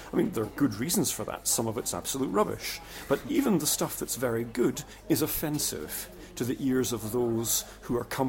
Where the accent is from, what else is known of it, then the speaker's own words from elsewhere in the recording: Scotland, United Kingdom; now in Cologne, Germany; And I live in Cologne in Germany, although I'm a Scot